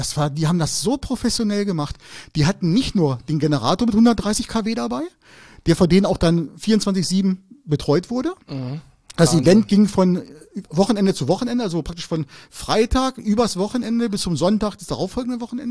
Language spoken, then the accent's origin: German; Hildesheim, Lower Saxony, Germany; ich komme aus Hildesheim